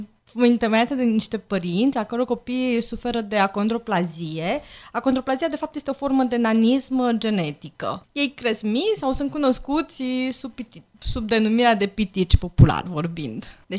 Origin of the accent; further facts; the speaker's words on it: Bucharest, Romania; Sediul este în București, deoarece noi, cele trei mămici, eram din București